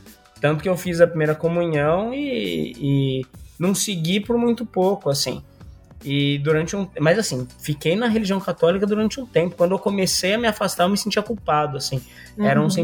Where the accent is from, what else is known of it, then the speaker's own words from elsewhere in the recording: São Paulo, Brazil; eu sou de São Paulo também, da Zona Leste, que nem o Caramelo, só que um pouquinho mais para os confins ali de Artur Alvim, na Coab 1, onde eu vivi quase a infância e adolescência toda, ali perto de Itaquera, onde é Itaquerão hoje.